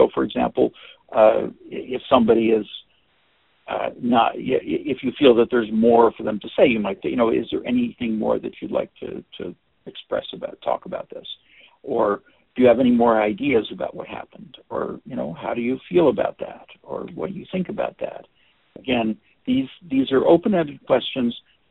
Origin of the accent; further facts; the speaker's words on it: Monterey, California, United States; I'm from Monterey.